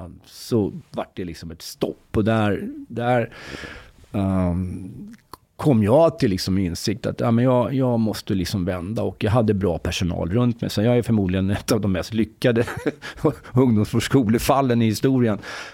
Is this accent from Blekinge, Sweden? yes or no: no; Sätra, Stockholm County, Sweden; born or raised there